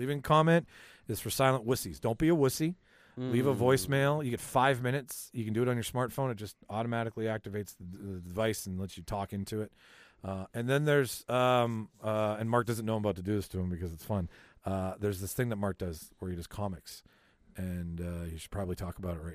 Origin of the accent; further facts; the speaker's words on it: Canada; But like I'm just saying, hey, listen, we're from Canada.